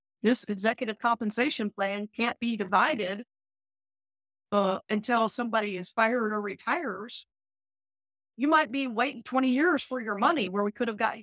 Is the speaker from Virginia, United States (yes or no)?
no; Tennessee, United States; moved away as an adult; also born or lived in North Carolina; You know, I'm from Tennessee originally, but I've lived in North Carolina since I was 18.